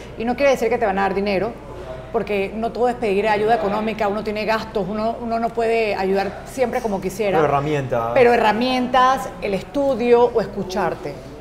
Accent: Panama; Yo soy panameña, tú también

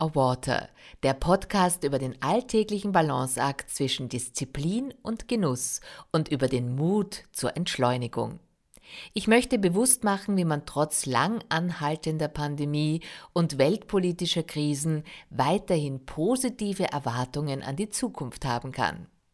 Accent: Vienna, Austria; Ich bin eine Wienerin, die zumindest zeitweise in Tirol ist, aber schon viele Jahre sind sie hier.

